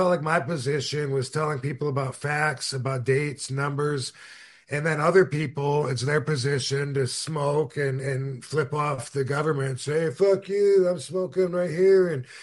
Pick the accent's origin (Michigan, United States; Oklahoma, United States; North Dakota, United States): Michigan, United States; Battle Creek; Go see my hometown, Battle Creek, Michigan.